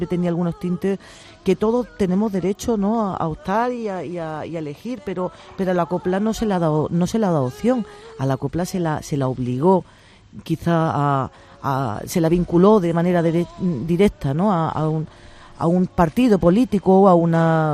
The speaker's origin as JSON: {"language": "Spanish", "town": "Granada", "region": "Andalusia", "country": "Spain", "said": "yo como española, como andaluza, como granaína, como ciudadana de un país maravilloso en el que vivimos"}